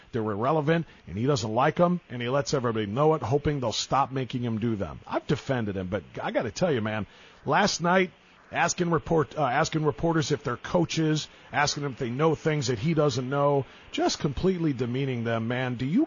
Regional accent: Cleveland, Ohio, United States; I'm from Cleveland, so I'm a Cavs guy.

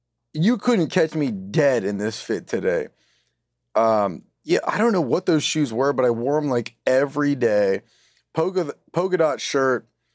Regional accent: California, United States; So I would drive to my hometown, Ventura County, Ventura Harbor Comedy Club to get up.

